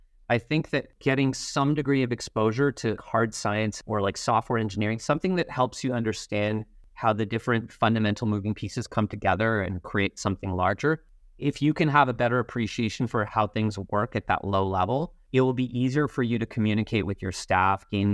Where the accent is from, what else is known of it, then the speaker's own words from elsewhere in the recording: Canada; So I always try to check whether or not I'm being too Canadian or being American enough, if you will.